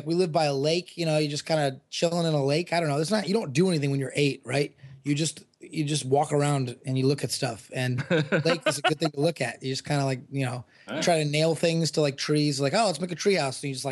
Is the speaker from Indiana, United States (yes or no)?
yes; Indiana, United States; the guy I grew up in Indiana